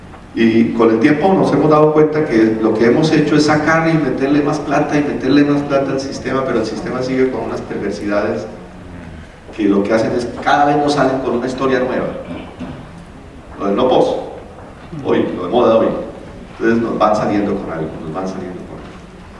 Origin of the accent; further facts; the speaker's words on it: Bucaramanga, Santander, Colombia; como esas carreras que hacen en Bucaramanga, doctor, es mi tierra, de los meseros